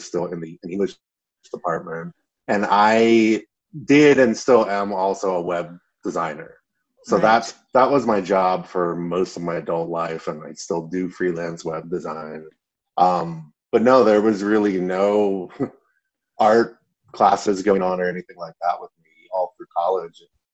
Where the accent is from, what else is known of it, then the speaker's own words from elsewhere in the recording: Florida, United States; also born or lived in Chicago; So I was born in Chicago, but I moved to Florida when I was a little one, two or three. So I grew up in South Florida.